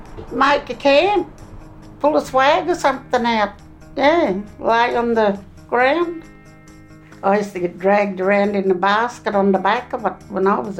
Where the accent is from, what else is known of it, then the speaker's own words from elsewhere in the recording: New South Wales, Australia; also born or lived in Sydney; I was here, then back and forth from here to Willamaringal, Gadooga, Brewarrina, Burke. Yeah. So it was just one big circle we did all the time.